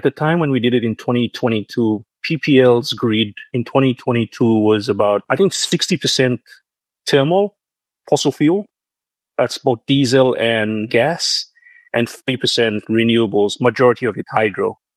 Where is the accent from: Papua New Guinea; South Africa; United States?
Papua New Guinea; Port Moresby, National Capital District; like growing up, I'm a Moresby kid. I grew up in Moresby. We did have blackouts then, but not as bad as today.